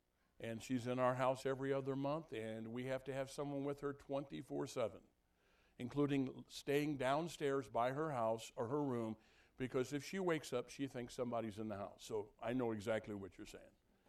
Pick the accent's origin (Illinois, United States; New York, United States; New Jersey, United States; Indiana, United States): Illinois, United States; We grew up in Illinois. She's from the dark side, and I'm from the good part.